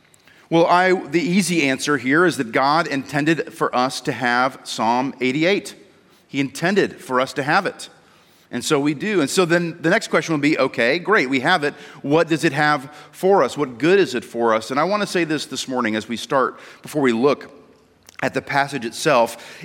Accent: Ellsworth, Maine, United States; one of my favorite kind of special treats was movie night.

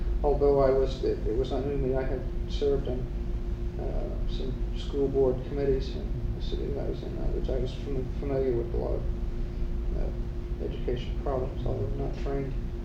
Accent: California, United States; Yes, I'm a lawyer from Southern California.

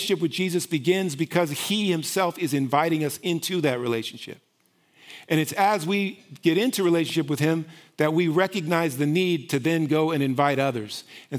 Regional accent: Berkeley, California, United States; Now, I grew up in Berkeley. I was born actually in the 60s.

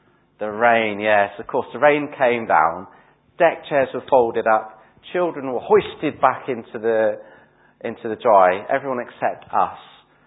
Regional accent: South West England, United Kingdom; accent: Cornish; I've saved you from my Cornish accent.

